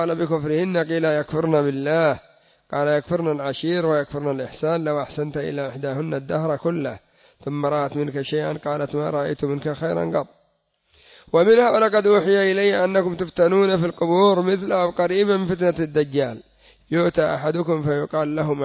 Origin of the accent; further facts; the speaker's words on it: Yemen; منهم عندنا في اليمن